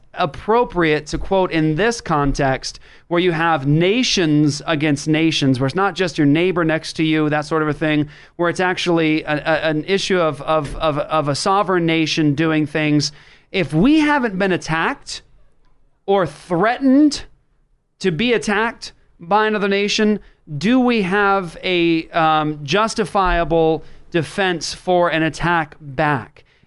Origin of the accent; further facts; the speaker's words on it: Japan; and actually a place I grew up in Japan.